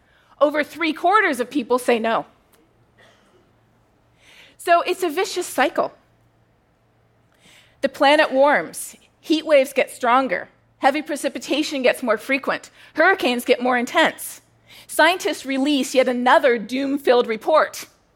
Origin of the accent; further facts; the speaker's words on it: Canada; now in United States; "No," I said, "I'm Canadian." That was my baptism by fire into what has now become a sad fact of life here in the United States